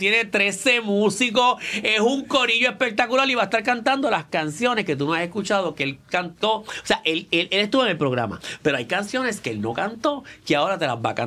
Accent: Puerto Rico

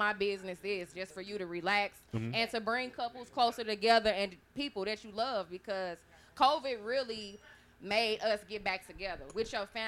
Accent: St. Louis, Missouri, United States; I'm from the Hustle City, St. Louis. You're not going to make it in St. Louis.

